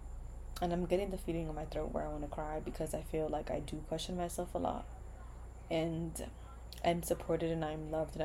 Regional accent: New York City, New York, United States; a lot of us growing up in New York City, like I remember learning about sex education in sixth grade

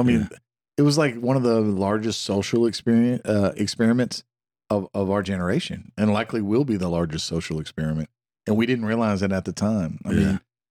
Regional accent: the South, United States; Yeah, but we're from the South where they're like, man, throw them in daycare and rub dirt all over them.

